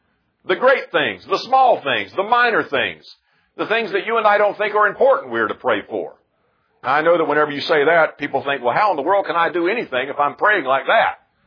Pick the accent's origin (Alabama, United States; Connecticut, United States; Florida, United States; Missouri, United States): Florida, United States; now in North Carolina, United States; we came from Florida, and all I ever saw was the flatlands of Florida. I never saw a mountain.